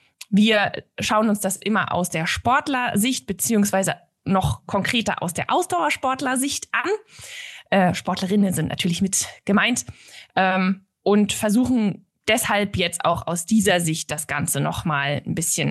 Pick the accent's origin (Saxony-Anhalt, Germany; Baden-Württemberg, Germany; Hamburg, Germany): Saxony-Anhalt, Germany; Also ich komme ja aus Sachsen-Anhalt und da war klar, du bleibst nie länger als bis zum Abi.